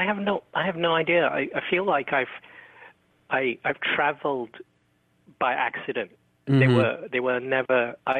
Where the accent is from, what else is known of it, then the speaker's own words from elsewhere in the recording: Singapore; So when I was growing up in Singapore, everyone had a Christian name or a Western name.